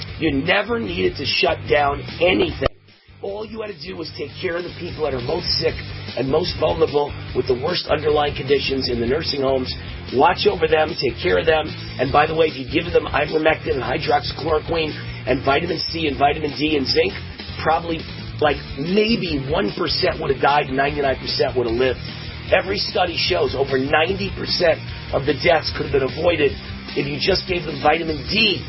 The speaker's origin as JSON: {"language": "English", "region": "Nevada", "country": "United States", "tie": "born or raised there", "said": "believe it or not, my home state of Nevada"}